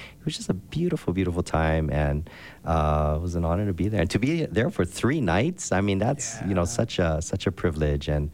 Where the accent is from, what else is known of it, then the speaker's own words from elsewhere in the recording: Hawaii, United States; that's the way I was taught to say it, you know, growing up in Hawaii, ukulele.